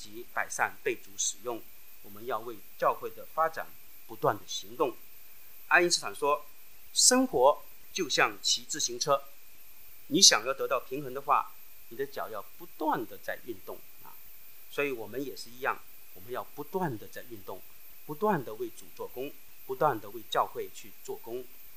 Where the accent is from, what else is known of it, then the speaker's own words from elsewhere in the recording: Hong Kong; also born or lived in Wenzhou, Zhejiang, China; 我是在中国浙江温州出生的，然后在香港长大。我的外婆，我们的老家是在浙江苍南，就是浙江跟福建的交界的地方啊。